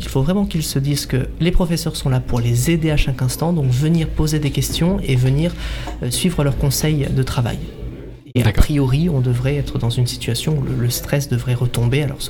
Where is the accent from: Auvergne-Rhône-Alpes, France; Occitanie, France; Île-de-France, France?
Auvergne-Rhône-Alpes, France; je viens d'Auvergne, de Plaine de la Limagne, donc c'est très, très agricole également.